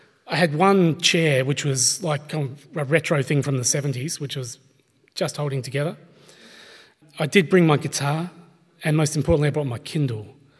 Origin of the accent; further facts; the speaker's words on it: Tasmania, Australia; I'm from Tasmania originally, so I only follow Australian rules.